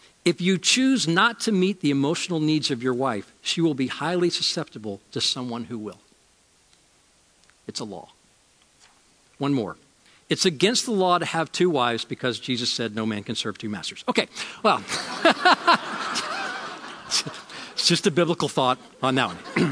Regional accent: Georgia, United States; Now, I grew up in the Georgia educational system

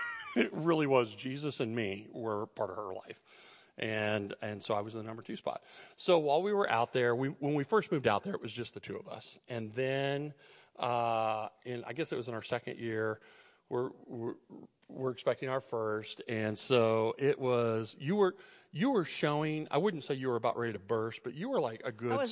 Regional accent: Dallas, Texas, United States; So we're from Dallas, and then for a short while, I was teaching in Southern California, so we moved to L.A.

